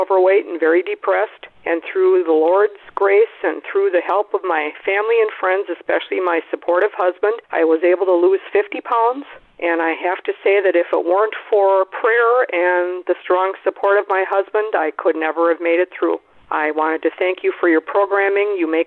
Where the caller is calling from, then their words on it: Wisconsin, United States; I'm calling from Wisconsin.